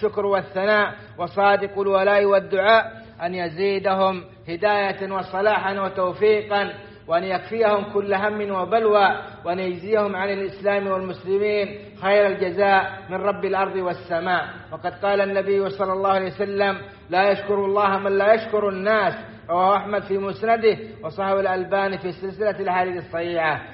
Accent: Saudi Arabia; إن من نعم الله على بلادنا السعودية

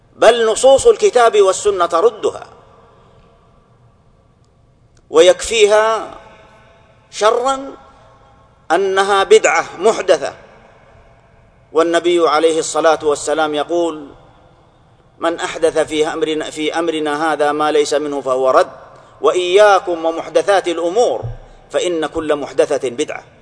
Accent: Saudi Arabia; أننا في بلدنا المملكة العربية السعودية

